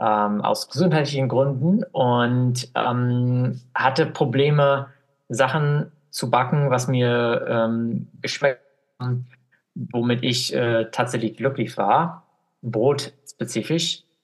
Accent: Iowa, United States; German is a second language; Ich komme ursprünglich aus den USA. Ich komme aus Iowa. Das ist eine Bundesstadt mittendrin, in der Mittlere Westen. Meine Eltern sind Landwirte.

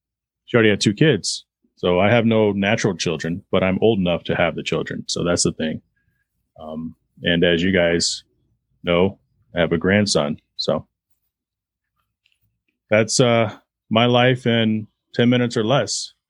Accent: Garland, Texas, United States; growing up in Garland, Texas, our closest relative was 1,200 miles away.

